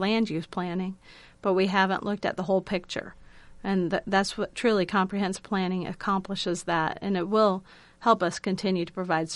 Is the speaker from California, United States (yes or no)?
no; Iowa, United States; Every growing up in Iowa, I get really concerned about the weather in January